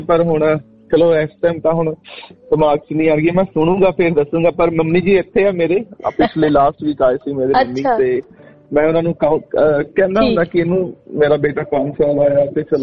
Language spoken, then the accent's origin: Punjabi; Patiala, Punjab, India; ਪਟਿਆਲਾ ਜੀ, ਪਟਿਆਲਾ।